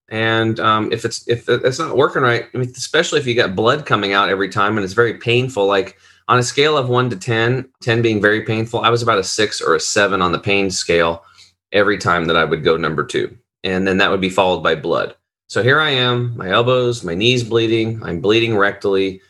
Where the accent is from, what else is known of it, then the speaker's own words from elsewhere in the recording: Oregon, United States; I grew up over in Eastern Oregon. It's just like, it's on a small cattle and hay farm.